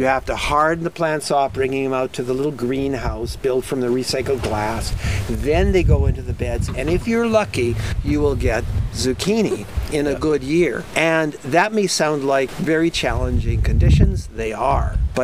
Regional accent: California, United States; now in Canada; So I'm not from here, right? I grew up in California. And one of the great joys of my life is that I'm now part of this place in a way that goes that deep.

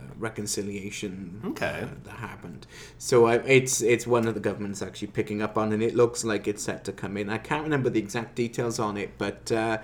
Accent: Wales, United Kingdom; now in Canada; I was away in Wales, my home country, for a couple of weeks

